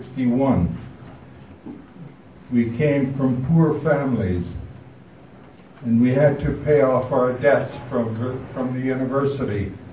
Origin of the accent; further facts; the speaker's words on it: Canada; We came as civilians from Canada because we heard of the awful things that were happening in Korea.